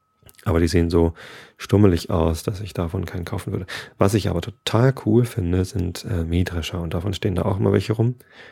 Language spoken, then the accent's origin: German; Wistedt, Lower Saxony, Germany; bei einem kleinen Kiosk in Tostedt, wo ich halt aufgewachsen bin. Also ich bin in Visted aufgewachsen